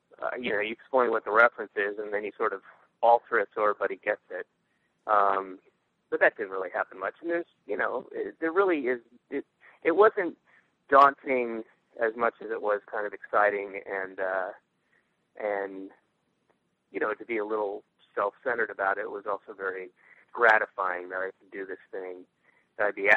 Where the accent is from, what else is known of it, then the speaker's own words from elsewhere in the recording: Georgia, United States; I grew up in Georgia, and the summer there is a little longer than most other places